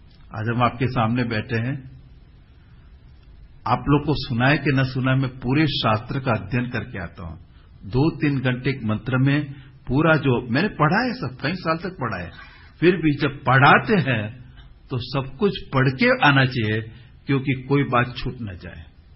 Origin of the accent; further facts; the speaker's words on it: Mumbai, Maharashtra, India; born or raised there